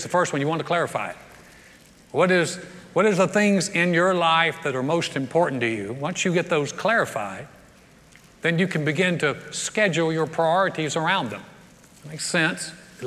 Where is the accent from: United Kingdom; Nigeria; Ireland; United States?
United States; North Carolina; I grew up Baptist in the South, Southern Baptist in the South, in North Carolina.